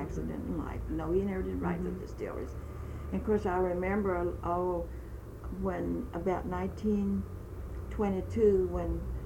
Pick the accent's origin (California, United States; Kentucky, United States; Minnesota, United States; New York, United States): Kentucky, United States; Bardstown; born there; I was born in Bardstown.